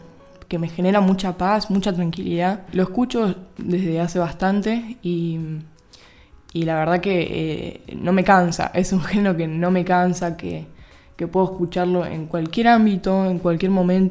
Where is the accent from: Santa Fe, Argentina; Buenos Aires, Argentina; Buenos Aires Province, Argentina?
Santa Fe, Argentina; Rosario; born there; yo nací en Rosario, Santa Fe, Argentina.